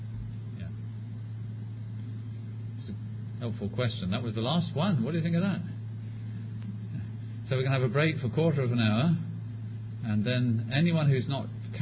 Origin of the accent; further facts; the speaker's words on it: United Kingdom; Well, I have a problem with being British, I'd have to say lady.